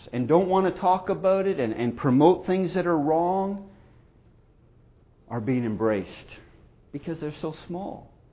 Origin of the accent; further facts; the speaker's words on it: Canada; I'm Canadian, folks, so correct me if I'm wrong later.